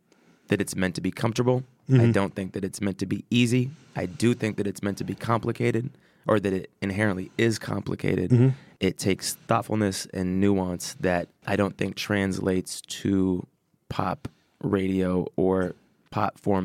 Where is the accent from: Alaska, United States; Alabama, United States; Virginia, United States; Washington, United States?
Washington, United States; Seattle; I grew up in Seattle, Washington, in like a middle to upper middle class home.